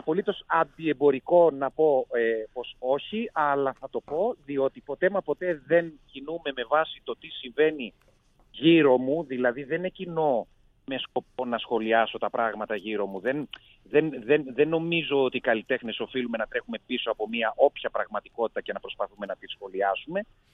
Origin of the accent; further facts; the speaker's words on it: Thessaloniki, Central Macedonia, Greece; από όπου και εγώ κατάγομαι από τη Θεσσαλονίκη